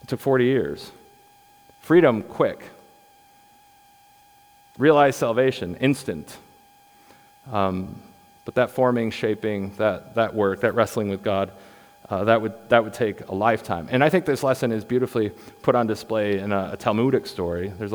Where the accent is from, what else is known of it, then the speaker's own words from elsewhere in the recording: Midwest, United States; And we're flatlanders. We come from the Midwest, so we didn't take into consideration topography